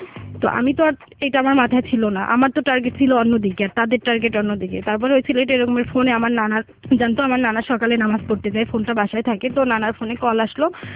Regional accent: Kushtia, Khulna Division, Bangladesh; আমাদের গ্রামের বাড়ির কথা কুষ্টিয়াতে

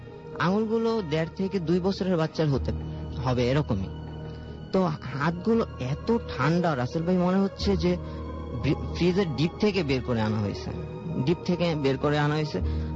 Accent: Dhaka, Dhaka Division, Bangladesh; আমি ঢাকাতেই থাকি

